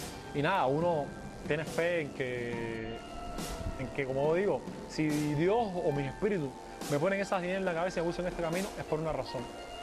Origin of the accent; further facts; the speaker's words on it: Cuba; Yo soy un cubano que estoy pensando pro Cuba.